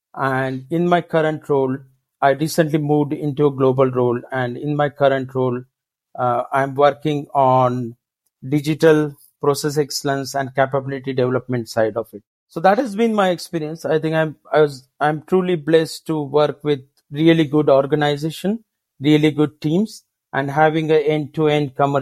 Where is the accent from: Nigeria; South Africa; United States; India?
India; born and raised in India.